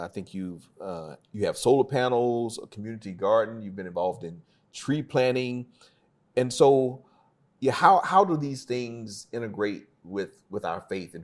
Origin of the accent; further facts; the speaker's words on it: Texas, United States; I'm from Texas, so you know, University of Texas fan.